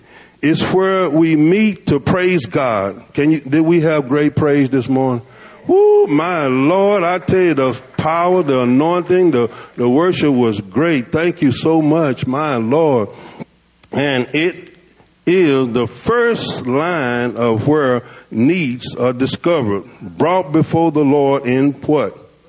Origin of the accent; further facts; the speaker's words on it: Camden, United States; I was born and raised in Camden. I'm a just old country preacher